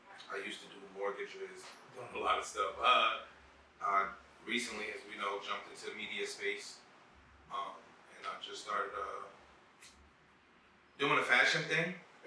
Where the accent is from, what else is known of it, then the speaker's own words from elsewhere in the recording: New Jersey, United States; Jersey's tough. With regards to like the cost of living in New Jersey is probably the highest in the country.